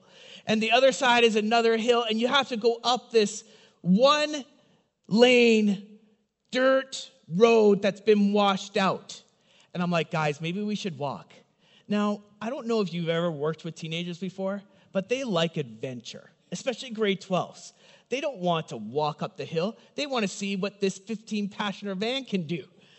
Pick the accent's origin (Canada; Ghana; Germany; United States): Canada; British Columbia; Where I grew up in the Kootenays, and so it would snow all the time.